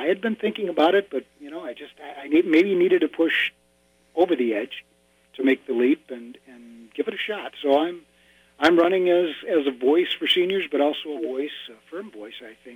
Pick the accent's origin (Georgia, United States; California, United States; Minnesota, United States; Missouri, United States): Minnesota, United States; Minneapolis; I grew up in South Minneapolis. I'm a graduate of Central High School, class of 69.